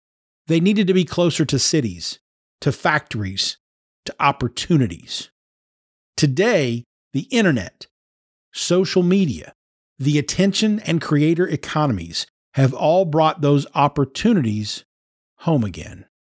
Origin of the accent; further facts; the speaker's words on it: Kentucky, United States; Kentucky to the World. It's an economic development and education organization in my home state